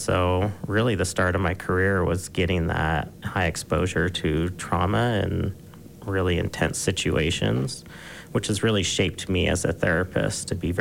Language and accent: English; Alaska, United States; born there; also born or lived in Montana / Wyoming / Colorado; now in Utah, United States; I'm not from Utah originally. I like to say I'm from the Mountain West. I started off in Alaska, then Montana, Wyoming, Colorado. Now Utah's home.